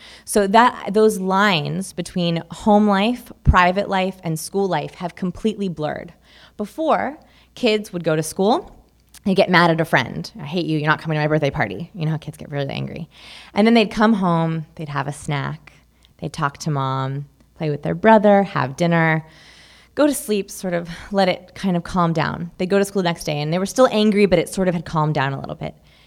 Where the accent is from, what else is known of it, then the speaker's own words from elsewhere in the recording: Beverly Hills, California, United States; I grew up here in Beverly Hills. I went to Marlborough High School. It's an all-girls school in Hancock Park.